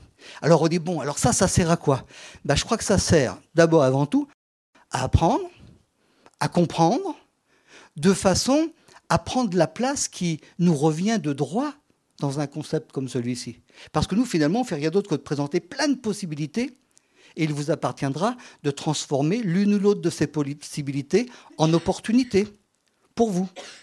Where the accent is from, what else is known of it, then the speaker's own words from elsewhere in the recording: Strasbourg, Grand Est, France; moi je viens de Strasbourg